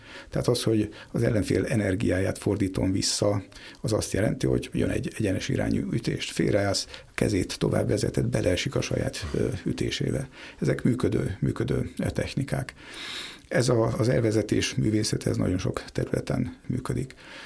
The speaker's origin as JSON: {"language": "Hungarian", "town": "Szombathely", "region": "Vas", "country": "Hungary", "tie": "born or raised there", "said": "Említettem, hogy Szombathelyen, Szavária városában születtem. A Szavária Múzeum falai között nőttem fel az akkori múzeumigazgató gyámolításával és segítségével."}